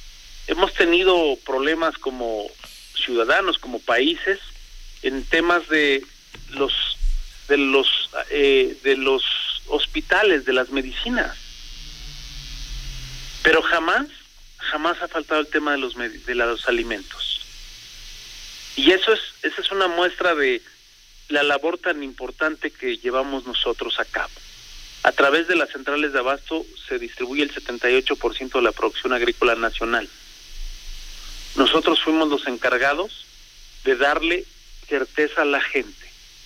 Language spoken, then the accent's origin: Spanish; State of Mexico, Mexico; born there; yo soy mexiquense por nacimiento.